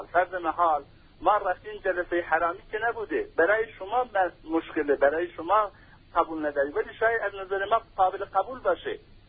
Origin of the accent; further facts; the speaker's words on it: Iran; چون ما ایرانی هستیم